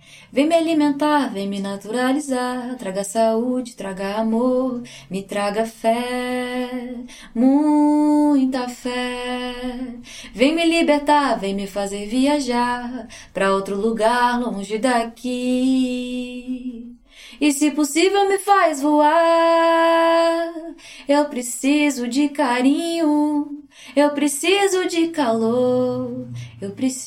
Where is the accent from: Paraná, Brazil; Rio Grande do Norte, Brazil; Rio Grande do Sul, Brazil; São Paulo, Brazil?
Rio Grande do Sul, Brazil; Torres; na casa onde eu me criei, em Torres.